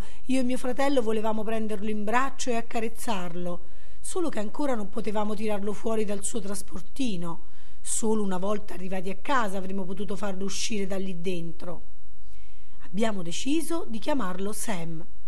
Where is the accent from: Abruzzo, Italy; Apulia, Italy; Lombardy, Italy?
Apulia, Italy; Tricase; Sono partito da Roma per tornare a casa mia, a Tricase.